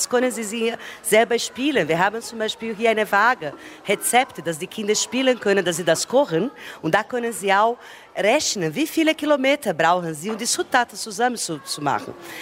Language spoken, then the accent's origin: German; Brazil; German is a second language; now in Germany; Also ich komme selber aus Brasilien